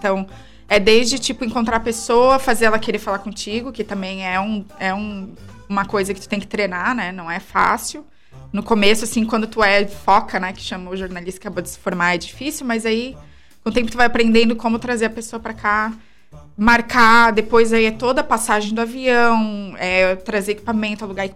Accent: Criciúma, Santa Catarina, Brazil; accent: Criciúma; also born or lived in Florianópolis; É, não, eu cresci aqui em Criciúma e voltei pra Floripa. E sempre fico no limbo, tipo, da onde que eu sou e acabo falando Floripa porque foi onde eu nasci. Mas eu realmente, o meu sotaque é de Criciúma.

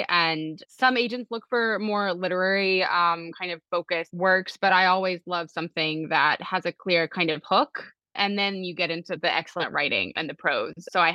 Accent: Kentucky, United States; And then I'm always looking for a really good Southern set story because I am from Kentucky.

